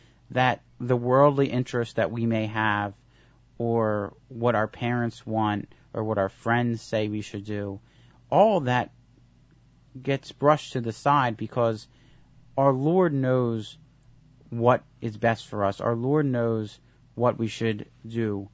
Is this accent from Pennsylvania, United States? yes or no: yes; Philadelphia, Pennsylvania, United States; I grew up in Philadelphia. I went to school in the Archdiocese of Philadelphia. And I know the people there so well.